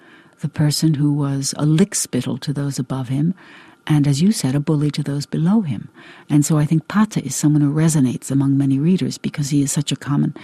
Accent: United States; I, as the American, think that the idea of people engaging in some sort of a sexual activity in public is an offense to public decency

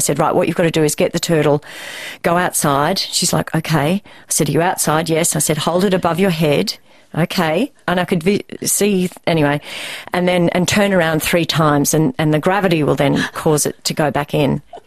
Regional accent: Toowoomba, Queensland, Australia; I grew up in Toowoomba, wasn't from a property.

